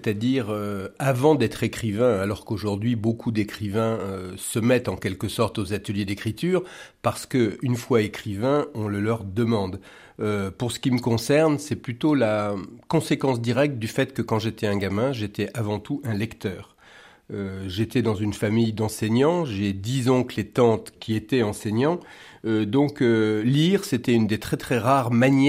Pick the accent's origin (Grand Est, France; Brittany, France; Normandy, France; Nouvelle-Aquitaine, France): Nouvelle-Aquitaine, France; Je ne suis pas un vrai Rochelais, cela dit. J'ai grandi en Charente profonde, où mes parents, plutôt vendéens et saintongeais, étaient enseignants.